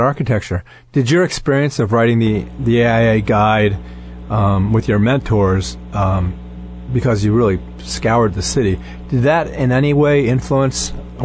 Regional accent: Gainesville, Florida, United States; And he is from my hometown of Gainesville, Florida.

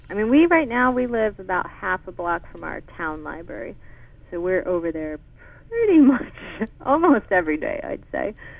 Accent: Delaware, United States; I grew up in Delaware, and we would go to Philadelphia all the time because there's not that much to do in Delaware.

